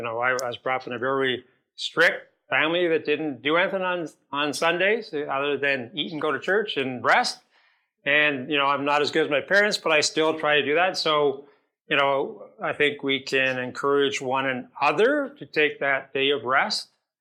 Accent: Ottawa, Ontario, Canada; I'm from Ottawa

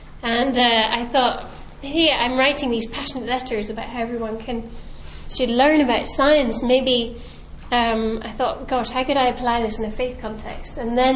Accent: Scotland, United Kingdom; I am Scottish.

